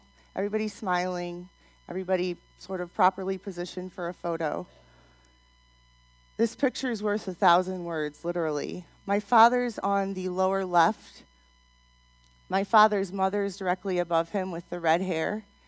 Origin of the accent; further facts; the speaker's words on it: Princeton, Illinois, United States; That's the house I grew up in on the left. My parents still live in the same house today. I grew up in Princeton, Illinois.